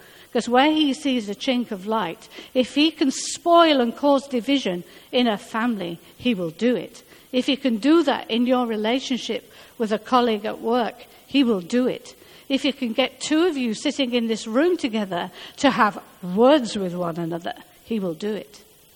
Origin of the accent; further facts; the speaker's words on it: Barnsley, Yorkshire and the Humber, United Kingdom; accent: Northern Barnsley; now in London, United Kingdom; People still pull me about my Northern Barnsley accent. I have never tried to get rid of it. And even after 30 years in London, it is still there.